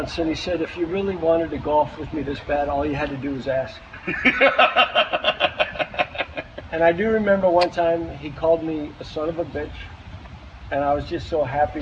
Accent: San Diego, California, United States; I am from San Diego.

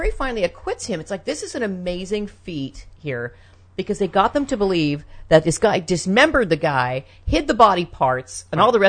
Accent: Berkeley, California, United States; born there; I grew up all over the country. I was born in Berkeley.

